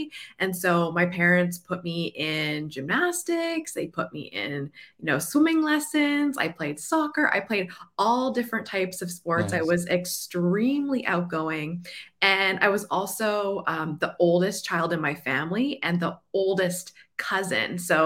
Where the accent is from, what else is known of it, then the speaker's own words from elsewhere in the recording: Winnipeg, Manitoba, Canada; So I grew up in Canada. I still live in Winnipeg. Nice. That's where I was born and raised. And if you don't know, it's in the center of Canada and it is extremely cold in the winter and actually quite warm in the summer.